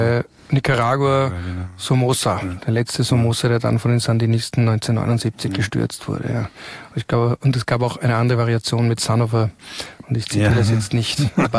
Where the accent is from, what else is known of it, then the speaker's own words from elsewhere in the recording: Austria; das nehme ich auch für mich als Österreicher in Anspruch